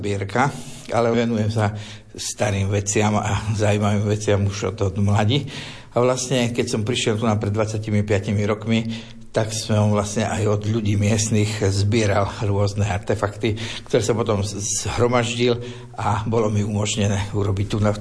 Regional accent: Košice, Košice Region, Slovakia; Ja som vlastne Košičan

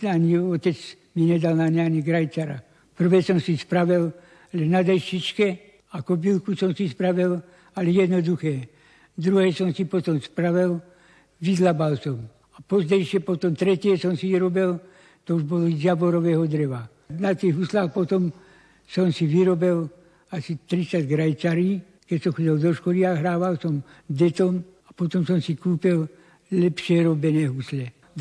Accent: Myjava, Trenčín Region, Slovakia; U nás na Myjave, keď som chodil do školy prvý rok

